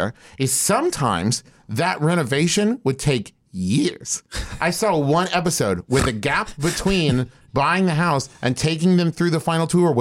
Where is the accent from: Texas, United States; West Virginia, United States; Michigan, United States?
West Virginia, United States; she was raised in Ohio and I was raised in West Virginia.